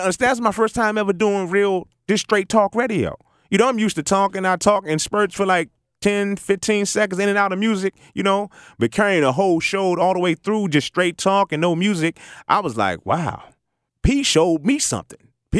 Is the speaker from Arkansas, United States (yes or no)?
no; Washington, District of Columbia, United States; Because St. Louis reminded me of my hometown in Washington, D.C. It reminded me so much of D.C. when I got here.